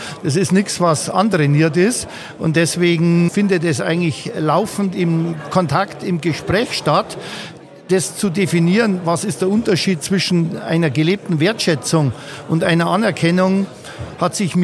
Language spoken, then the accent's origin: German; Starnberg, Bavaria, Germany; Ich komme aus Starnberg